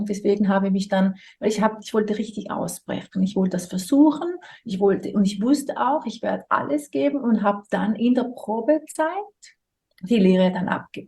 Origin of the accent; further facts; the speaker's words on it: St. Gallen, Switzerland; Ich war da bei Mondschein in St. Gallen, meinem Heimatort.